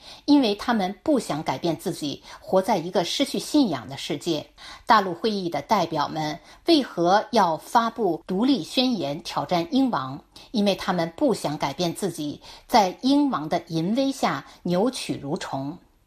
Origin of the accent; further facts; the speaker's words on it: Jiaxing, Zhejiang, China; 我是嘉兴人